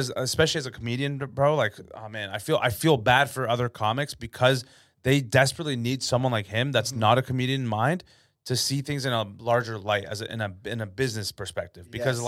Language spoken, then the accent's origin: English; Toronto, Ontario, Canada; that's the beauty of growing up in Toronto. That's why I love Toronto